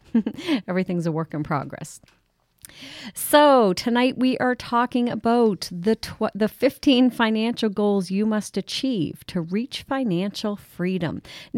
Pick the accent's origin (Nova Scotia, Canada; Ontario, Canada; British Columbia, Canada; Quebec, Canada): Nova Scotia, Canada; Head of St. Margaret's Bay; And it reminded me of growing up in Head of St. Margaret's Bay at my dad's garage.